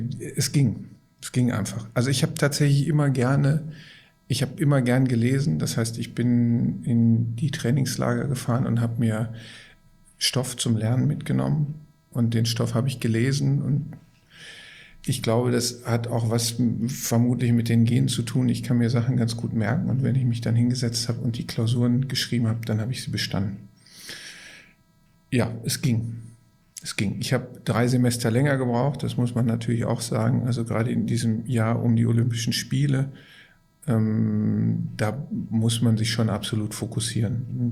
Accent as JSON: {"language": "German", "town": "Gelsenkirchen", "region": "North Rhine-Westphalia", "country": "Germany", "tie": "born or raised there", "said": "Wissen Sie, ich komme aus dem Ruhrgebiet. Ich komme gebürtig aus Gelsenkirchen."}